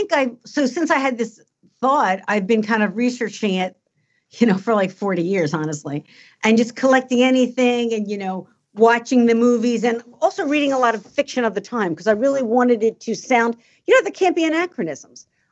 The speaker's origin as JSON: {"language": "English", "country": "United States", "said": "and I'm Italian American, so I kind of identify."}